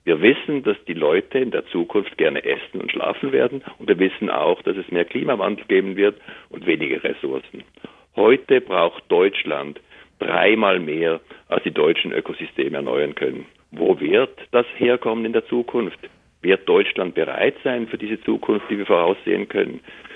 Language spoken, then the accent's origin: German; Switzerland; Ich komme aus der Schweiz ursprünglich.